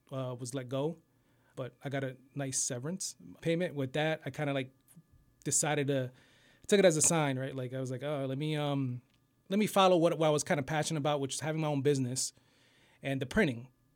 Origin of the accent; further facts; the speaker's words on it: Allentown, Pennsylvania, United States; I grew up Southside Allentown